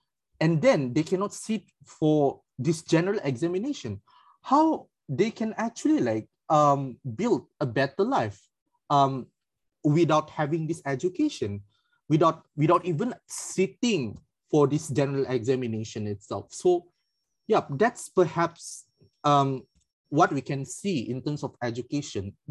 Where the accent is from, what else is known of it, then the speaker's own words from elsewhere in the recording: Malaysia; which we all basically take for granted as Malaysian